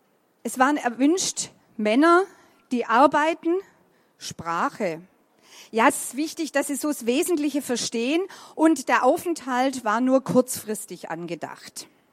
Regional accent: Baden-Württemberg, Germany; accent: Swabian; Jetzt kann man sagen, ja klar, ich komme aus Württemberg, kann man sicher hören.

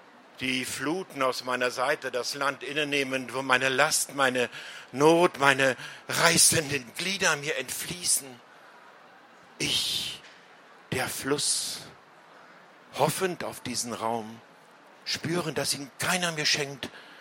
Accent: Magdeburg, Saxony-Anhalt, Germany; Und wir kommen aus Magdeburg.

